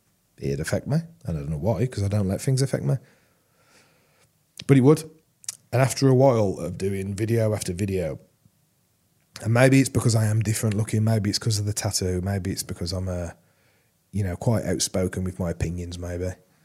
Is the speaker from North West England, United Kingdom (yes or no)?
no; Wolverhampton, West Midlands, United Kingdom; You can see where we are. We're from Wolverhampton.